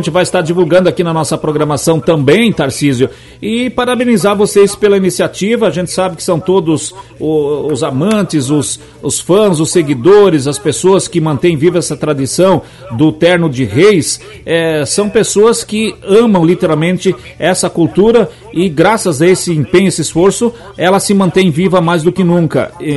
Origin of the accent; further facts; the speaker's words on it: Paraná, Brazil; born there; Eu, que sou nascido no Paraná